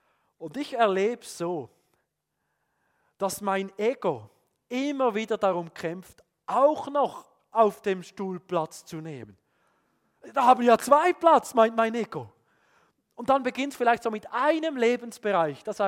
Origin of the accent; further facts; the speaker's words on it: Switzerland; Ich glaube, wir haben als Schweizer eine ganz besondere Versuchung.